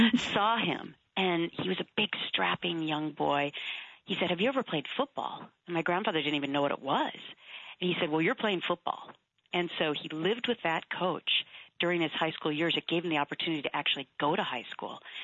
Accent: Anoka, Minnesota, United States; that I'm the same person that I always was growing up in Anoka, Minnesota

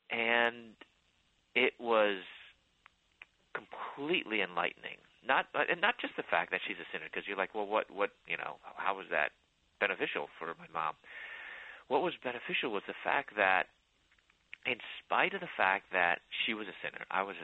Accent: Chicago, Illinois, United States; also born or lived in Louisville, Kentucky; I moved from Chicago, where I was born and raised, and I live now, but my parents are from there, and I moved to Louisville, Kentucky, where I was pursuing my doctorate in dentistry.

